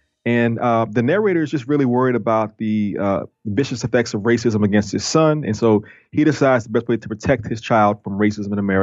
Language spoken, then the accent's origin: English; New Orleans, Louisiana, United States; But also, I'm from New Orleans, and New Orleans is a tourist city.